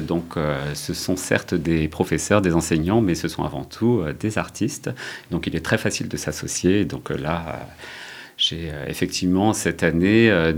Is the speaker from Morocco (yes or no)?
no; Centre-Val de Loire, France; moi, j'ai grandi dans le Loiret